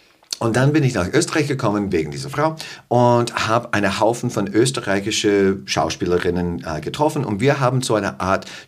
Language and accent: German; United States; German is a second language; ich bin in den USA aufgewachsen